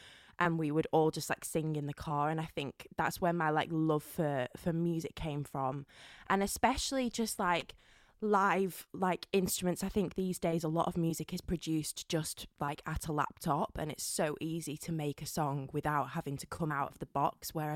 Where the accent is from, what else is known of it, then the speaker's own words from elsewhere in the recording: Blackburn, North West England, United Kingdom; I grew up in Blackburn in Lancashire.